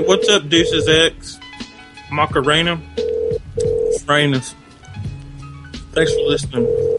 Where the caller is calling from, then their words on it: Richmond, Victoria, Australia; I'm around you. I'm in Richmond.